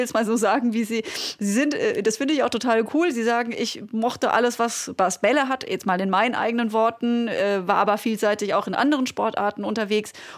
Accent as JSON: {"language": "German", "region": "Baden-Württemberg", "country": "Germany", "said": "Ich komme aus dem Schwarzwald, vom Land."}